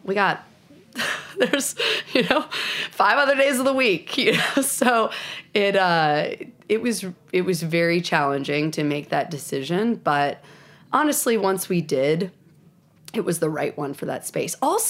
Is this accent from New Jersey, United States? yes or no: yes; New Jersey, United States; moved away; growing up in New Jersey and then moving to the Southeast, I was like surrounded by biscuits and then also donuts